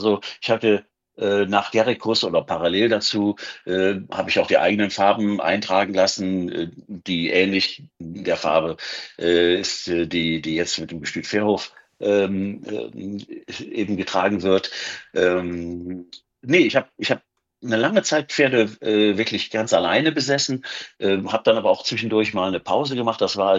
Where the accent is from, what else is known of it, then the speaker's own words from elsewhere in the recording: Düsseldorf, North Rhine-Westphalia, Germany; ich bin in Gerresheim aufgewachsen. Gerresheim liegt unmittelbar neben Grafenberg